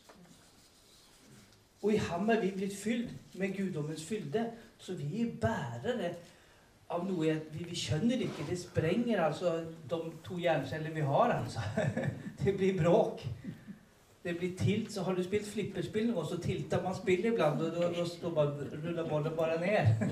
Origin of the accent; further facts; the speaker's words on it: Stockholm, Stockholm County, Sweden; jag är uppvuxen i Philadelphia, Stockholm.